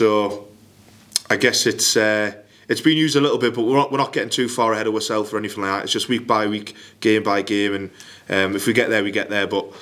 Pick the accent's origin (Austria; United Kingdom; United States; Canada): United Kingdom; Scotland; born there; Yeah, obviously I was born in Scotland myself